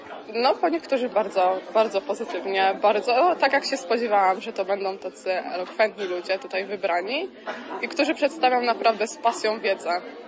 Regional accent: Tychy, Silesian Voivodeship, Poland; Ze Śląska, z Tychów.

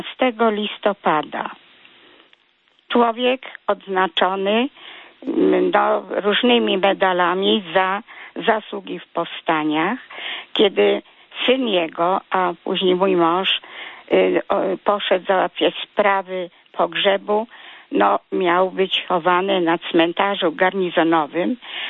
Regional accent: Poznań, Greater Poland Voivodeship, Poland; now in Toruń, Poland; Jestem rodowitą poznanianką. Pochodzę z Poznania. Mieszkam w Toruniu od 1941 roku. Mój ojciec był powstańcem wielkopolskim. Mieszkałam na Jeżycach.

